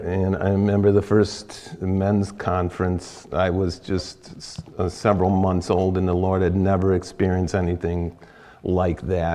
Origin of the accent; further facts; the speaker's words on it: Wisconsin, United States; also born or lived in California; And I'm from Wisconsin. I moved to California and lived there 12 years